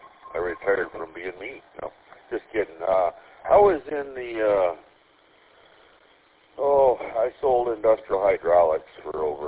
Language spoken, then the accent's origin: English; Grand Blanc, Michigan, United States; also born or lived in Flint; Born and raised in Grand Blanc. Well, born in Flint, but raised in Grand Blanc all my life.